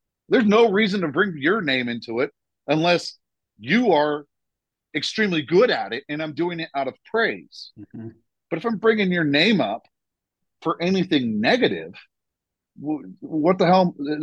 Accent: Wichita, Kansas, United States; And I say that because I'm from Wichita, Kansas, and I've taught all over this country.

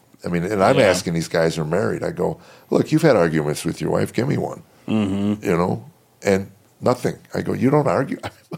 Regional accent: Illinois, United States; I live in Chicago. I grew up in a small town in Illinois outside of Chicago.

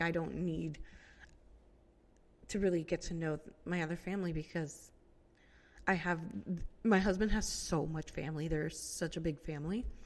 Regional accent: Puerto Rico; now in Florida, United States; So I am from Puerto Rico, but I don't really know anything about the island.

